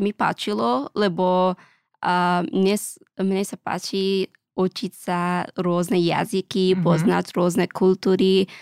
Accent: Afghanistan; Slovak is a second language; now in Slovakia; a som z Afganistanu a študujem medicínu na Lekárskej fakulte Univerzita Komenského a mám tu na Slovensku ešte dvoch bratov a rodičia bývajú v Afganistane.

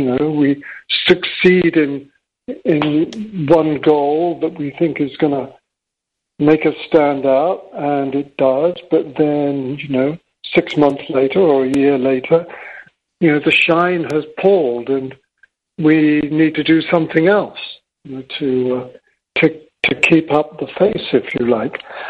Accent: England, United Kingdom; And also I have this English passport, you know, and being an English white male

